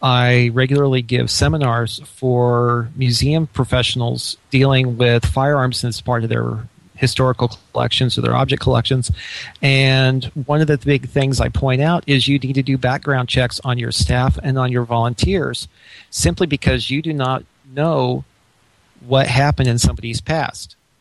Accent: Illinois, United States; I was born and raised in Illinois, and I know that they have some.

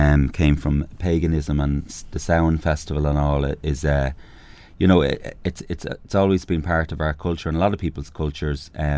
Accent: Swords, Leinster, Ireland; I'm from Swords, and you know, obviously back then there wasn't as many events, and I know in Swords now there's a big event

